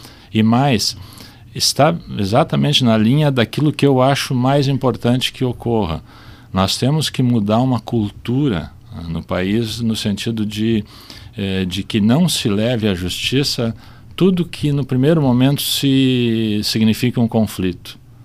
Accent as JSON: {"language": "Portuguese", "region": "Rio Grande do Sul", "country": "Brazil", "said": "Nós, o nosso estado, ou nós como gaúchos, somos que temos menos moral para falar numa mudança de cultura"}